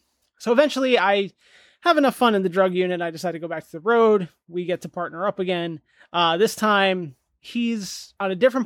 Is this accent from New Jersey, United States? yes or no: yes; New Jersey, United States; We're both from New Jersey. We both like the same kind of music.